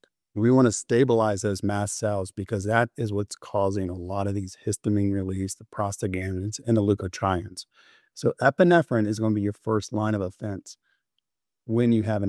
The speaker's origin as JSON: {"language": "English", "town": "Gilbert", "region": "Arizona", "country": "United States", "said": "I'm from Gilbert, Arizona."}